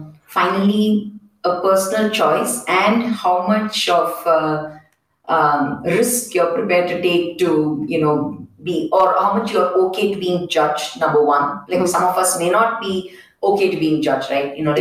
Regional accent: Chennai, Tamil Nadu, India; I could not take the public transport growing up in Chennai in pants.

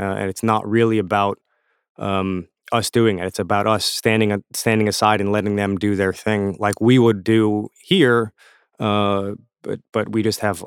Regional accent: Florida, United States; learned Creole in South Florida growing up. And, you know, I think in anything that we do, you know, I'm an American

